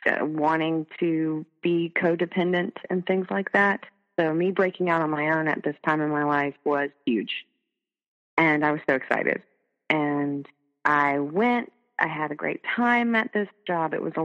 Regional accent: North Carolina, United States; And I then went home to my home state, which is North Carolina, I'll say that.

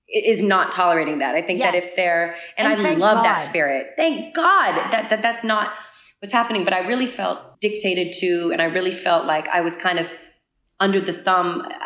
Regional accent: New England, United States; I am from New England.

